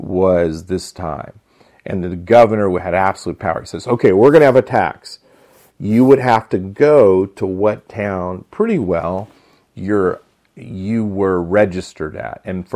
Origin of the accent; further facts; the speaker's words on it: Glasgow, Missouri, United States; So people, it wasn't just like me where I'm from Glasgow, Missouri.